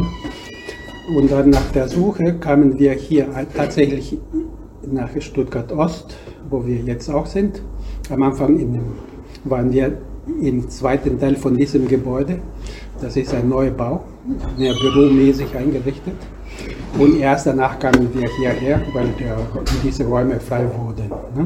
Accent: Peru; Anders als bei uns in Lateinamerika. Wir in Peru zum Beispiel, wir möchten immer tanzen.

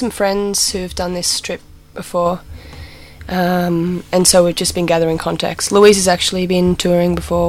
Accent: Australia; Well, we just thought maybe you'd be prejudiced against us because we're from Australia.

